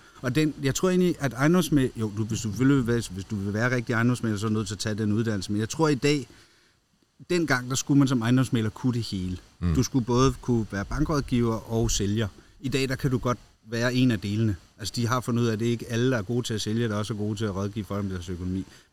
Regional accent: Gentofte, Capital Region of Denmark, Denmark; also born or lived in Næstved; Nej, jeg voksede op i Gentofte og i Næstved. Så det er nord og syd.

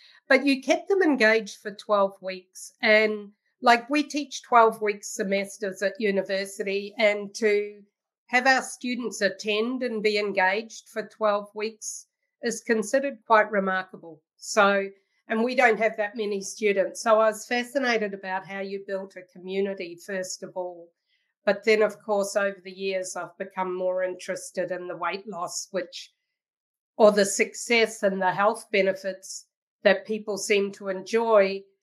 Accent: New Zealand; now in Canada; I've got a funny accent because I'm a Kiwi. I'm a New Zealander

